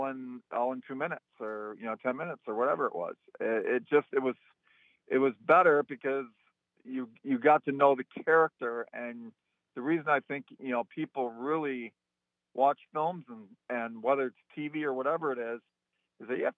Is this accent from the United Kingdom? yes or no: no; Durand, Wisconsin, United States; moved away as an adult; now in Los Angeles, United States; Originally I went to a school in Green Bay, and so I'm from Wisconsin, but I've been in LA for 25 years.